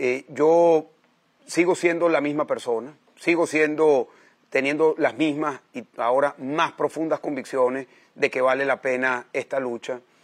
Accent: Venezuela; Yo crecí en la Venezuela de los años 70, la Venezuela próspera, la Venezuela democrática.

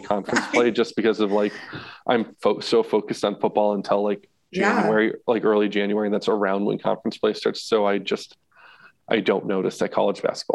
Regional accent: Massachusetts, United States; Yeah, I'm from Massachusetts originally.

